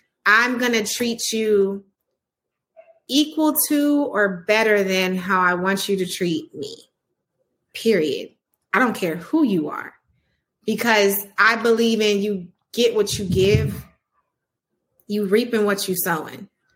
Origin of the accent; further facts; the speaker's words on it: Houston, Texas, United States; But I love A-Town, but I'm from H-Town, you know, different. But so I grew up in Houston family.